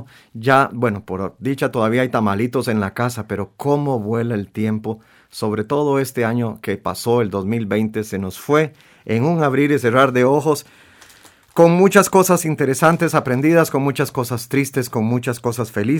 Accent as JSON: {"language": "Spanish", "country": "Costa Rica", "said": "Tenemos el chance de demostrar de qué somos capaces los ticos, de qué somos capaces como sociedad."}